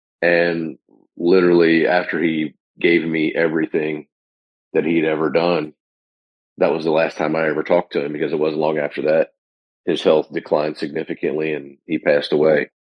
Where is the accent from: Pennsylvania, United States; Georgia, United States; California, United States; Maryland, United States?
Pennsylvania, United States; So even though I'm from Pennsylvania, I really liked the idea of in February when I hopped in the car and drove 15 hours.